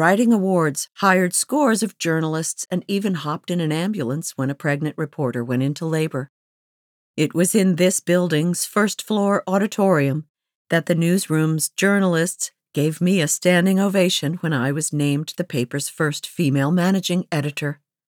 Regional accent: Buffalo, New York, United States; I was lucky enough to have summer internship offers at both of my hometown papers, the Morning Buffalo Courier Express and the Buffalo Evening News.

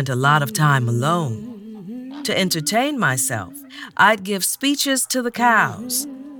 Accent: Mississippi, United States; I was born in Mississippi and grew up on my grandparents' farm. We had no TV, no telephone. There wasn't even a bathroom in our house.

